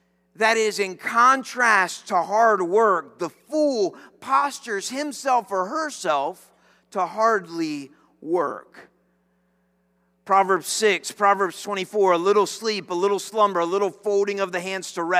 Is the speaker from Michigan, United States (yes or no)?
no; Newport News, Virginia, United States; Now, I'm not from Charlottesville. Don't want to be from Charlottesville, to be honest with you. Right? But I'm Newport News.